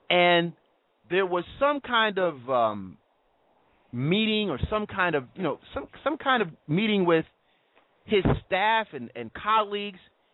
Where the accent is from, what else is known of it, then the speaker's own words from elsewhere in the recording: New York, United States; I have to admit, as a New Yorker, listening to go-go all the time, I didn't necessarily get it at the time